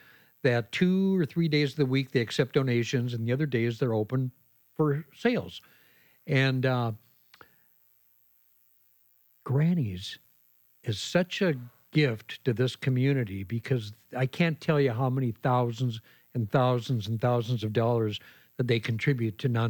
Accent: Minnesota, United States; now in Vashon, United States; Because I came out here from Minnesota originally 33 years ago, and I'm still here. And some part of me misses the Minnesota winters, but I don't have to shovel snow out here.

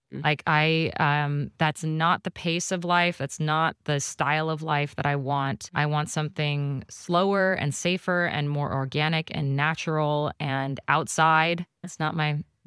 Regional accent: Seattle, Washington, United States; I grew up in West Seattle, but like, you know, just up the hill from the ferry dock.

